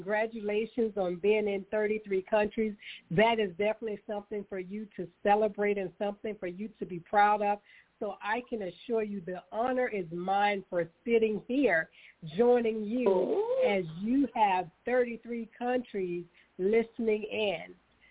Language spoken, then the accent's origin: English; South Carolina, United States; I'm a native from South Carolina. So racism in South Carolina is something that's really second nature to us.